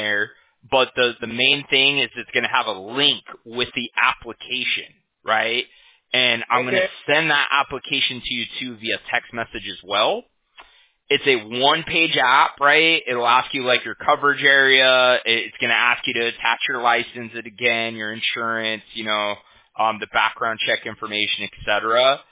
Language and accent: English; Huntington Beach, California, United States; I'm from Huntington Beach, California, right?